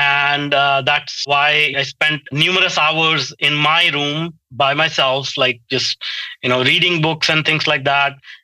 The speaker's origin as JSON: {"language": "English", "country": "India", "tie": "born or raised there", "said": "I grew up in India in a very small town, and it was a broken home."}